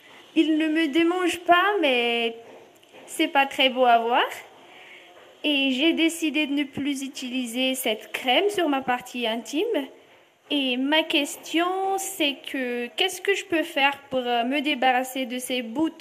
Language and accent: French; Fianarantsoa, Haute Matsiatra, Madagascar; j'ai 25 ans et je viens de Madagascar, de la ville de Fianarantsoa.